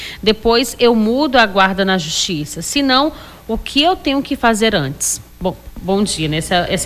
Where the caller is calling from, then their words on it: Cruzeiro do Sul, Acre, Brazil; Sou de Cruzeiro do Sul.